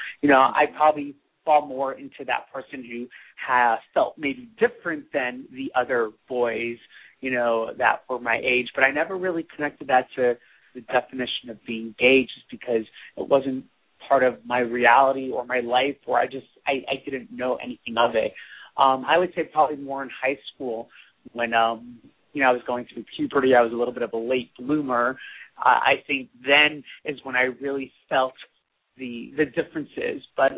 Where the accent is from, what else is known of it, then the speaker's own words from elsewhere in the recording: Manhattan, New York, United States; And it's even more interesting because I grew up in Manhattan